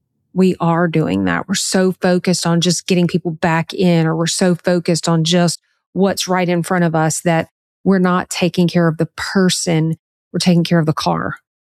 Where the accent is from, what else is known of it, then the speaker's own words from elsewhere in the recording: Louisiana, United States; we're from Louisiana and people know, if you know anything about Louisiana, you know that we have great food here.